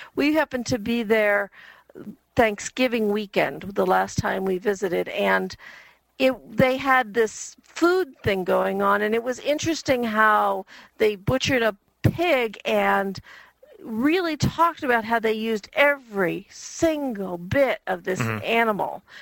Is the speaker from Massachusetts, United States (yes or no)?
yes; Massachusetts, United States; Since I grew up in the Massachusetts area rather than in the Virginia area like my husband, I was making those comparisons.